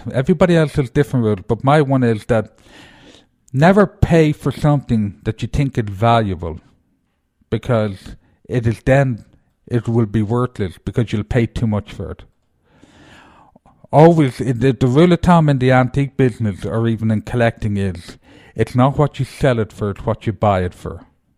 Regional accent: United States; I'm lucky to be Irish, but I am proud to be an American. And make no mistake about that, I'm an American. I just happen to be Irish in the back of it.

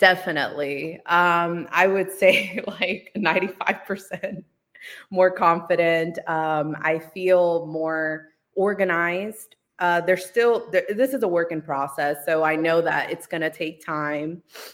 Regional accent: Dominican Republic; I am from Dominican Republic, so a lot of my clients also speak Spanish.

